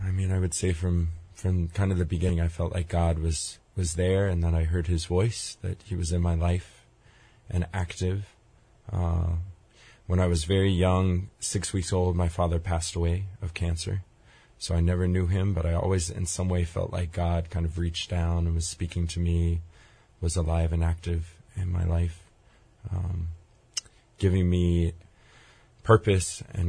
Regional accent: Los Alamos, New Mexico, United States; now in Hawaii, United States; I grew up in the mountains of New Mexico, Los Alamos, New Mexico.

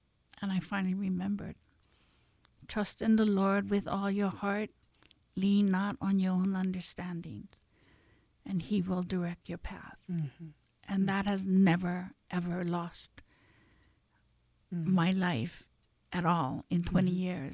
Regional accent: Kalihi, Hawaii, United States; I grew up in Kalihi. A rough town.

